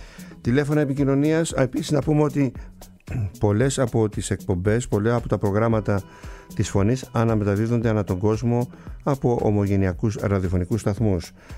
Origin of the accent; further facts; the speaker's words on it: Kasos, South Aegean, Greece; σε φίλους μου και γνωστούς μου από το νησί μου την Κάσο